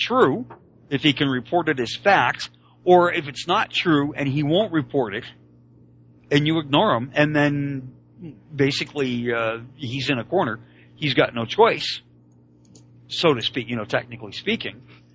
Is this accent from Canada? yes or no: yes; Canada; I'm a Canadian, and I don't recall ever seeing anything called